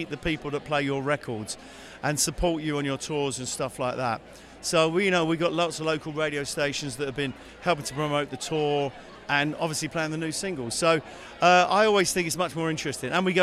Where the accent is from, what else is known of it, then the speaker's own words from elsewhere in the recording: London, United Kingdom; I live in the country now. It gets me into London, which I love. I'm a Londoner.